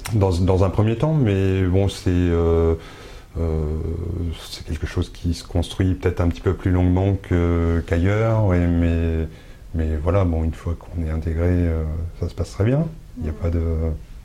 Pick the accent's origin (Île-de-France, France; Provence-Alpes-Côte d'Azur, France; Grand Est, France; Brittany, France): Brittany, France; je suis pas natif de la région, je suis natif de la région de Bretagne